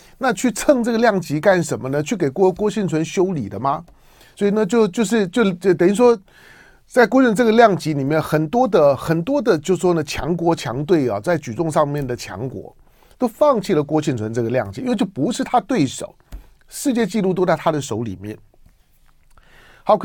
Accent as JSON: {"language": "Chinese", "country": "Taiwan", "tie": "born or raised there", "said": "我说我在台湾土生土长，虽然我喜欢云游世界各地，我在世界各地没有一毛钱的资产，包括大陆。"}